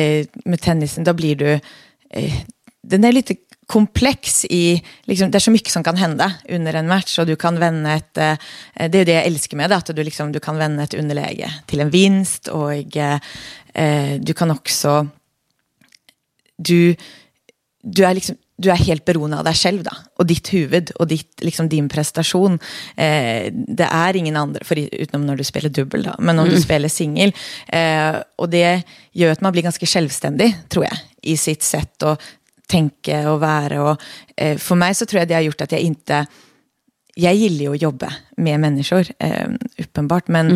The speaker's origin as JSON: {"language": "Swedish", "region": "Oslo", "country": "Norway", "tie": "born or raised there", "moved": "yes", "said": "Jo, men jag är ju då född och uppväxt i Oslo i Norge"}